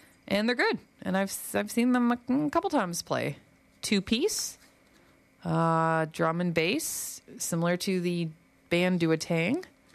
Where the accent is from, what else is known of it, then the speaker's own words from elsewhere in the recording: Ontario, Canada; I'm from Ontario